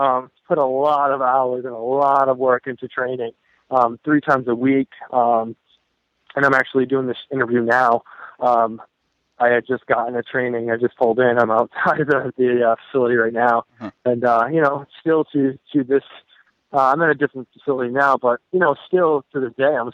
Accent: Rhode Island, United States; I'm from Rhode Island area, so I've gone to a lot of events over at the Dunkin' Donuts Center, Civic Center, that's located in Providence.

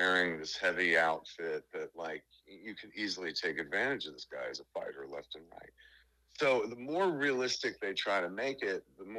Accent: Red Bank, New Jersey, United States; born there; I was born in Riverview Hospital in Red Bank. So on my birthday, I tend to try to be back.

